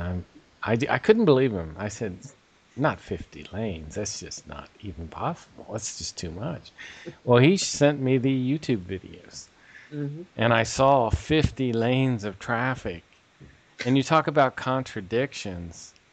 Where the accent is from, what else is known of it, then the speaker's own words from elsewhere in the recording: Cincinnati, Ohio, United States; I grew up in Cincinnati, which, you know, is nothing like Beijing, which we were talking about, or it's nothing like Bangladesh, but it's fairly crowded.